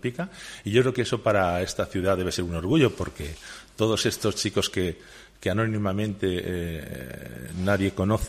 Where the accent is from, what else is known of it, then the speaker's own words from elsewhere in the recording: Málaga, Andalusia, Spain; Y yo no soy de aquí, yo soy malagueño, como bien sabéis, pero bueno, llevo yo toda la vida aquí, estoy ya jubilado, felizmente jubilado